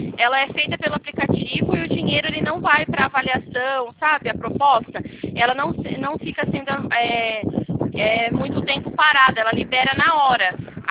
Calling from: São Paulo, Brazil; Eu estou falando aqui de São Paulo

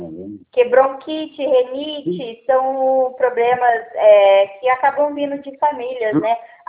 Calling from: Presidente Prudente, São Paulo, Brazil; A minha cidade, ela fica no interior de São Paulo, Presidente Prudente.

